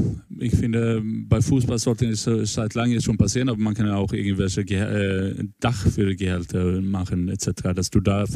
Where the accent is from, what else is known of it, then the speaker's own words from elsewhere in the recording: Sweden; dann bin ich als Schwede auch ganz herausgefordert